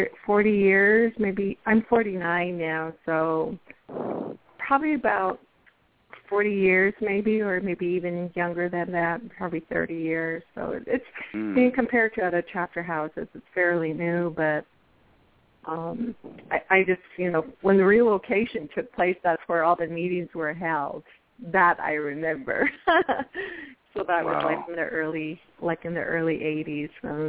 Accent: United States; Yeah, I'm actually from Tiso chapter. I was born and raised from that area, just outside of Tisto chapter, probably about 5 miles from Tisto chapter house.

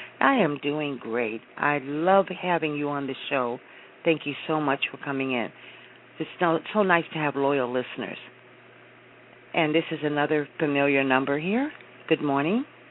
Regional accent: California, United States; You know, but, you know, I grew up in California.

